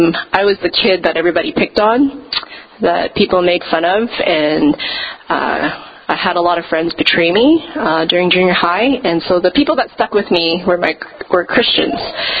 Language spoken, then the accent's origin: English; Edmonton, Alberta, Canada; I didn't grow up in a Christian household. I grew up in Edmonton, born and raised there, so I'm a prairie girl, but I also in a, you know, typical immigrant Chinese family.